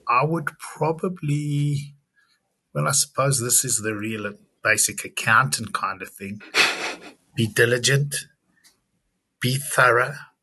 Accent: South Africa; now in Canada; Being South African in Canada, certainly mid-90s onwards

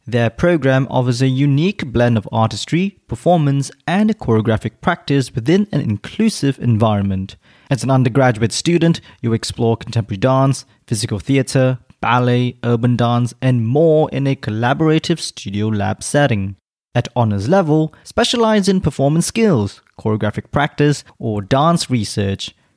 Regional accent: Malaysia; As a Malaysian dancer, when the company was initiated in 2011, I was taking my first steps into dance

